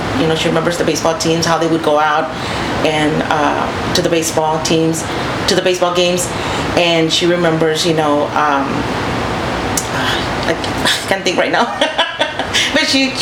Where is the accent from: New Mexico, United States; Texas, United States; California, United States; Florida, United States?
Texas, United States; Ingleside; now in Kingsville, United States; I came from Ingleside.